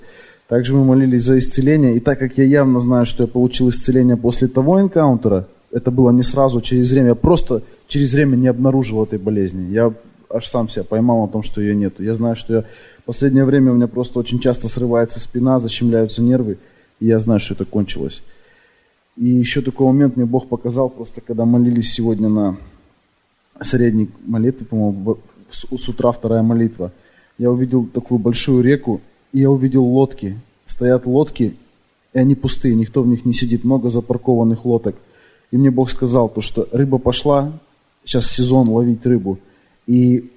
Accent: Seattle, Washington, United States; я из Сиэтла.

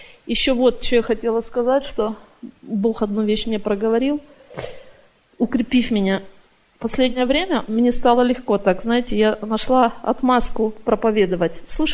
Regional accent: Portland, Oregon, United States; я из Портленда.

